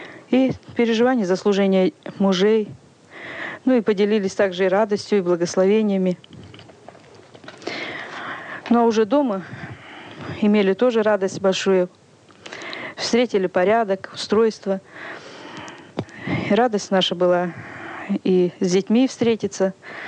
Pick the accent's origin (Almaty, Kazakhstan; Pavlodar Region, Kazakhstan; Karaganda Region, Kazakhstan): Pavlodar Region, Kazakhstan; Я когда-то жила в детстве в Казахстане, в Павлодарской области.